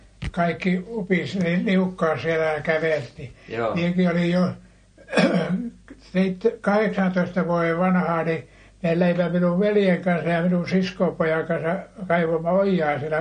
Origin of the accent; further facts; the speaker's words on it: Karsikkojärvi, Lapland, Finland; born there; Karsikkojärvessä Vojakkalasta 8 kilometriä mettässä.